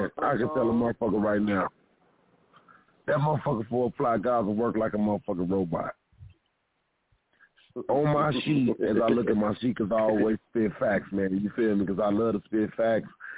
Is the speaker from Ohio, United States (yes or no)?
no; Chicago, Illinois, United States; Ever since I was little, man, I'm from Chirac, though, man.